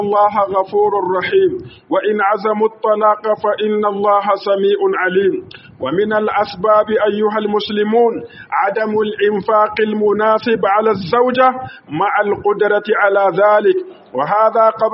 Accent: Niger; اللهم احمي بلادنا النيجر

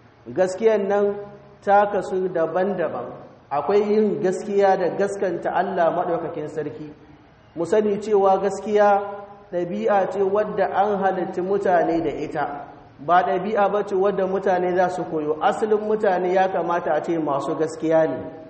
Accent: Niger; اللهم احفظ بلادنا النيجر وسائر بلاد المسلمين من الفتن ما ظهر منها وما بطن

